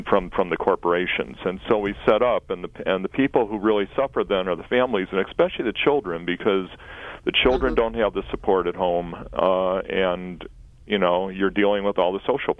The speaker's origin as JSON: {"language": "English", "town": "Chicago", "region": "Illinois", "country": "United States", "tie": "born or raised there", "said": "because I grew up in Chicago on the South Side, are migrating to Milwaukee for a better life."}